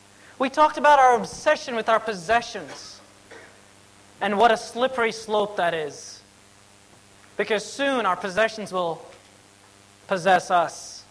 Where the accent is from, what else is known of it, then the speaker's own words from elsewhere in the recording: New York, United States; I guess as a New Yorker or whatever, a little skeptical on the inside